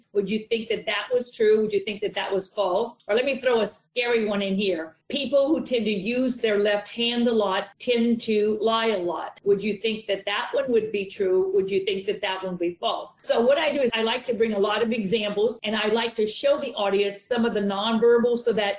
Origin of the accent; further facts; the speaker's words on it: Louisiana, United States; I'm from Louisiana, so I went to University of Louisiana Lafayette and LSU.